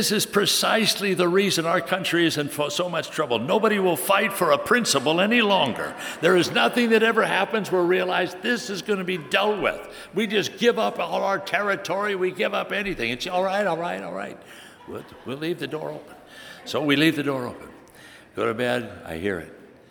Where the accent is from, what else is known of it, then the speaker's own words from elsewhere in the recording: Scotland, United Kingdom; Now, I'm a Scotsman. Now, if you're Scottish, you don't like to waste money.